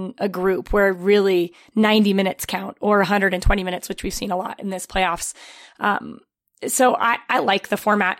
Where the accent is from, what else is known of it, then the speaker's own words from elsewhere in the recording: United States; for me, I'm an American.